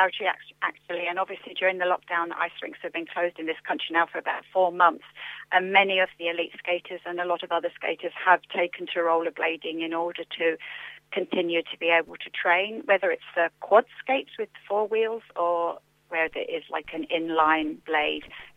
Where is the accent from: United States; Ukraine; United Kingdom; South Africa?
United Kingdom; London; I come from London.